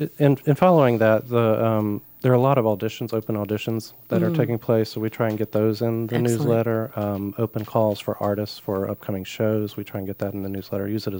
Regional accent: Wilmington, United States; Well, my background is I'm actually from Wilmington. I'm a native of Wilmington, but I was gone for, 20 years.

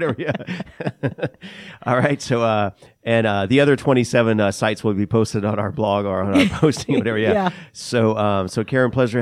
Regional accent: Miami, Florida, United States; born there; also born or lived in Virginia Beach; I was born in Miami, lived in Virginia Beach, and now I'm here. That's pretty much my whole story.

